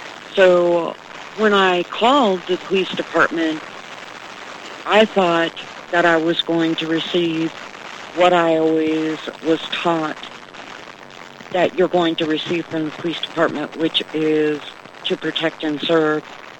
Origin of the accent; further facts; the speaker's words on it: Castle Rock, Colorado, United States; I'm from Castle Rock, Colorado.